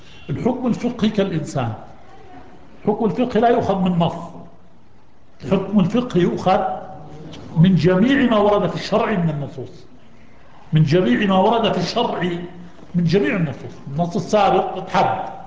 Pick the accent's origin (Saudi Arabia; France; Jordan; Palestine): Jordan; العقبة العقبة من بلادنا العقبة